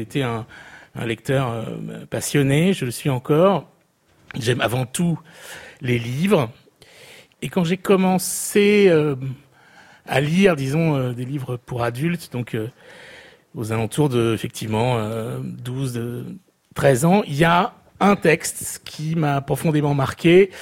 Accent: Niort, Nouvelle-Aquitaine, France; j'ai grandi à Niort.

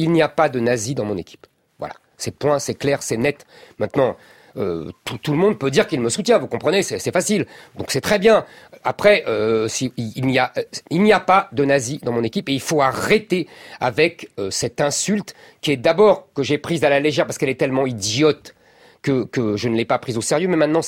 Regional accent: France; mes familles est née en Algérie. Je suis un Français de confession juive.

